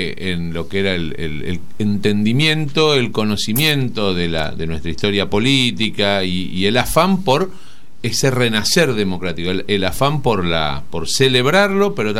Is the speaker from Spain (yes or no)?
no; Argentina; me parece que se hablaría muy bien de nosotros, como argentinos y como argentinas